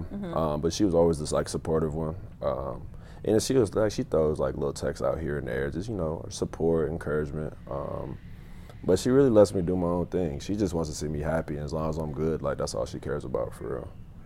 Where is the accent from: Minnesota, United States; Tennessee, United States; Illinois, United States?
Tennessee, United States; also born or lived in Indiana; I grew up in Tennessee. That's when I started. And then when I moved to Indiana, I just kind of just – basketball got mixed in as well.